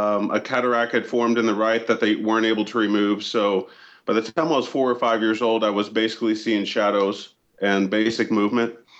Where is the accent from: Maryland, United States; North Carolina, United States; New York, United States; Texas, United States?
Texas, United States; Houston